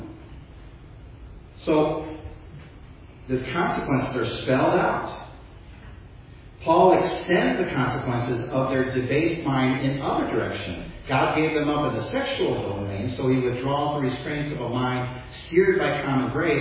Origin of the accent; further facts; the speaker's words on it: Chicago, Illinois, United States; Have you looked at the numbers for my hometown, Chicago?